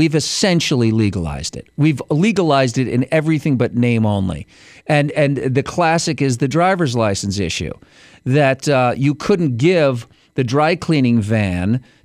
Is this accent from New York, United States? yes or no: yes; New York, United States; And I was from New York. I didn't know a sombrero from a burrito.